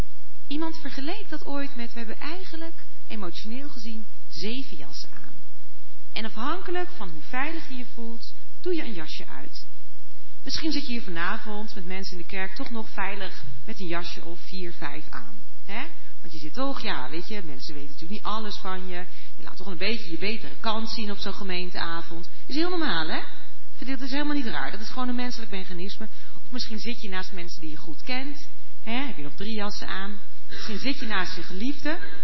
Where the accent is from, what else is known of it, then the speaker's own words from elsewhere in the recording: Achterberg, Utrecht, Netherlands; Hallo, ik kom uit Renen. Erger nog, ik kom uit Achterberg.